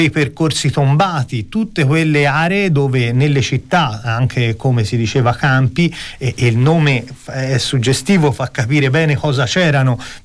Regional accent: San Casciano, Tuscany, Italy; Io sono di San Casciano

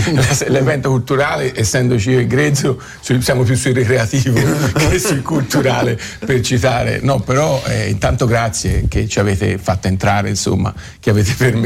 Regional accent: Campi Bisenzio, Tuscany, Italy; io sono originario di Champs-sur-le-Bessins, che è questo paesino ridente tra Firenze e Prato.

